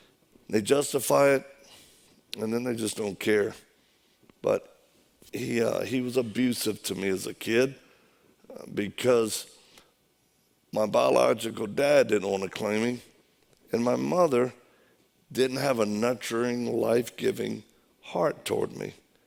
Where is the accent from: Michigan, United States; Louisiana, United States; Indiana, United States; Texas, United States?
Louisiana, United States; No, I tell you, I'm from Louisiana. That's why I talk like this.